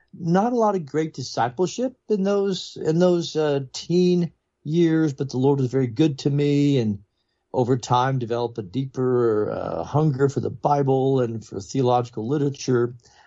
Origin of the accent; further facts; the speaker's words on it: Anchorage, Alaska, United States; And so I was raised in Anchorage, Alaska. My parents were Texans who met and married and raised a family in Alaska. I was born in 65.